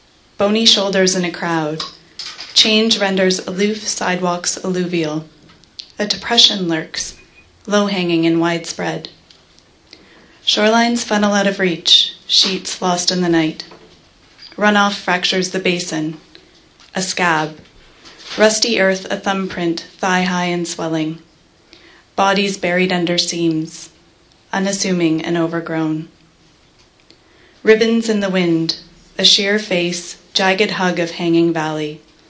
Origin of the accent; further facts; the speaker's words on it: Stittsville, Ontario, Canada; I'm actually originally from Stittsville, so it's actually, which is now a part of Ottawa, I understand. That's very nice. So I can say I'm from Ottawa